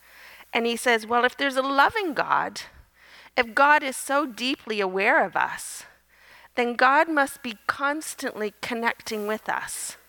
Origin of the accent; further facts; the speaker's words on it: Nova Scotia, Canada; accent: Nova Scotia; In September, I was home in Nova Scotia. People say they can still hear my Nova Scotia accent.